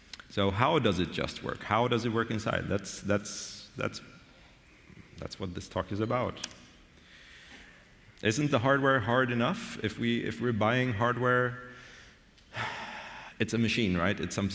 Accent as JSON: {"language": "English", "country": "Sweden", "moved": "yes", "lives_now": "Germany", "said": "I moved from Sweden to Germany a few years ago."}